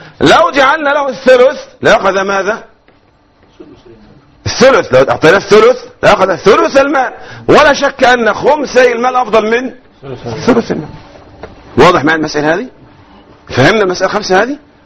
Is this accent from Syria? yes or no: no; Egypt; accent: Egyptian; أنا بتكلم مصري